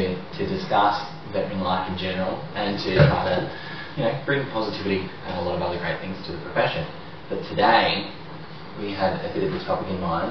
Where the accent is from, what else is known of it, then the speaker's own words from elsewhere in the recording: Victoria, Australia; now in Mount Gambier, Australia; We're both from Victoria, and we both graduated from Melbourne University.